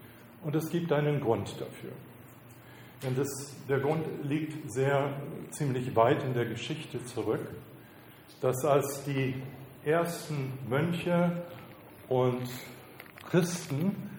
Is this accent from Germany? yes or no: no; United States; ich bin Amerikaner